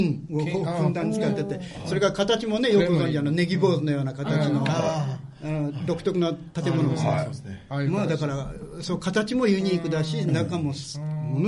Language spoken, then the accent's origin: Japanese; Aichi, Japan; accent: Mikawa dialect; also born or lived in Yamagata; ただしあの僕は三河弁、